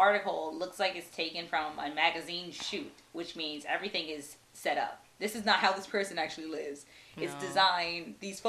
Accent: United States; now in Japan; I'm American. Yes, thank you.

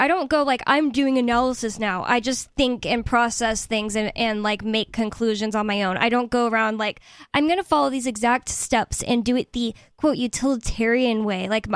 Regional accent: San Antonio, Texas, United States; Yeah, I'm from San Antonio.

